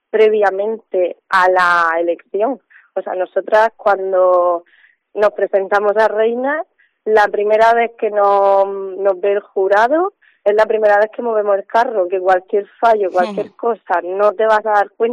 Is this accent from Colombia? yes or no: no; Cartagena, Region of Murcia, Spain; que si no somos los cartageneros, ¿quién va a ser?